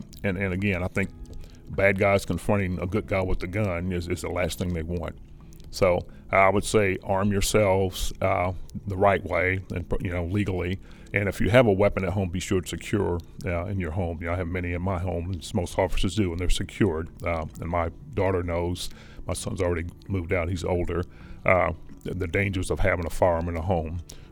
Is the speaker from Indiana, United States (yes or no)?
yes; Indianapolis, Indiana, United States; but I grew up in Indianapolis in a real bad area.